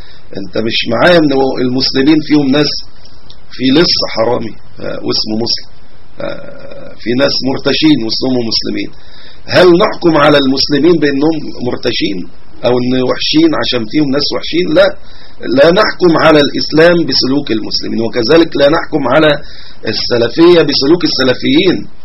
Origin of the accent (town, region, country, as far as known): Upper Egypt, Egypt